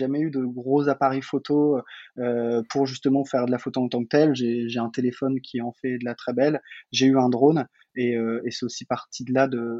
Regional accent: Lille, Hauts-de-France, France; also born or lived in Marseille / Paris; now in Bordeaux, France; J'ai 30 ans, bientôt 31 d'ailleurs, dans 8 jours. J'habite Bordeaux, je suis originaire de Lille, j'ai fait mes études à Marseille, je suis passé par Paris et donc là on est actuellement à Bordeaux

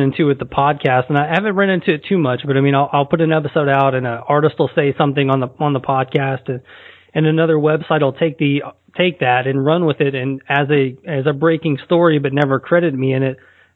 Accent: Nashville, Tennessee, United States; You know, you're living in Nashville now. I grew up in Nashville

